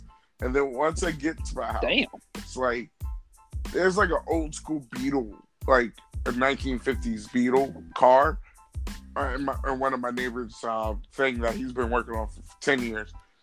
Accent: New York, United States; That's, I'm from New York, so that's the same thing for me.

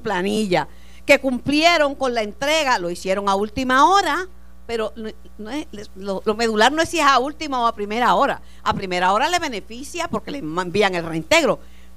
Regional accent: Puerto Rico; Que se digan cosas feas de los puertorriqueños que no tienen fundamento y base. Por ejemplo, que somos mala paga.

